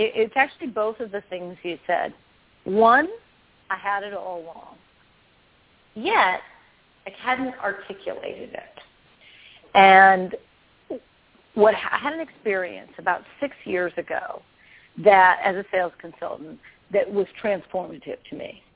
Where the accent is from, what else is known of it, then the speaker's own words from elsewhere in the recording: Washington, D.C. area, United States; And I grew up outside Washington, D.C., and I grew up in a home. My mother was a scientist.